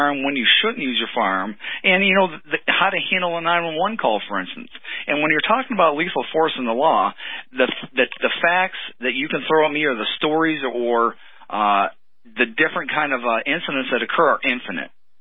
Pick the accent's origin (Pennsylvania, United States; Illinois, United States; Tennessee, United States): Pennsylvania, United States; And Stuart, I grew up in Pennsylvania, so I know the difference.